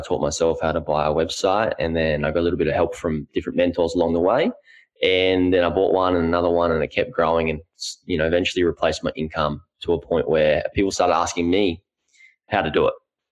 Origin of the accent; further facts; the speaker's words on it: Gold Coast, Queensland, Australia; So about myself is I'm from the Gold Coast, Australia.